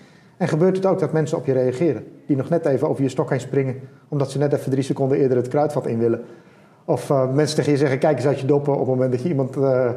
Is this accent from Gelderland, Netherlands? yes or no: yes; Gelderland, Netherlands; dat vind ik als Gelderlander heel exotisch.